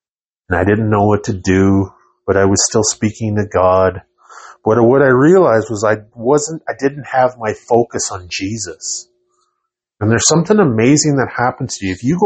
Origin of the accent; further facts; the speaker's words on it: Northwest Territories, Canada; And I'm from the Northwest Territories, so I know a lot about like wood heat.